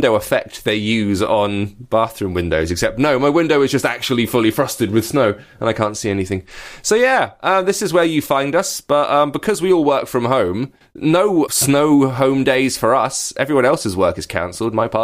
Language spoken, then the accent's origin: English; United Kingdom; After complaining about the weather for a bit because we're British. This doesn't happen to us very often in the UK.